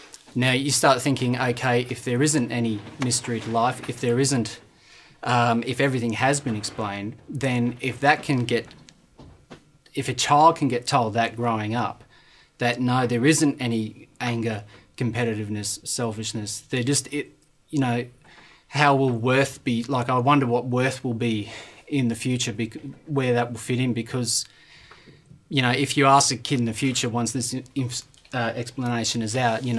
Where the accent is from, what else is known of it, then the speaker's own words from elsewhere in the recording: Brisbane, Queensland, Australia; born there; I was born in Brisbane